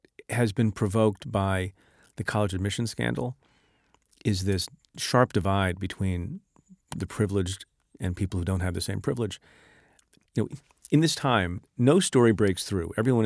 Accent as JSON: {"language": "English", "country": "India", "tie": "born there", "said": "You know, my father emigrated from India. I was born in India."}